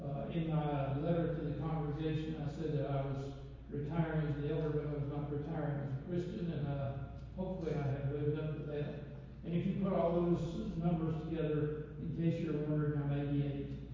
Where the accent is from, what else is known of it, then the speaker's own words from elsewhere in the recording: Kentucky, United States; accent: Kentucky; Obviously, from my speech pattern, I'm from Kentucky. Sorry about that, guys.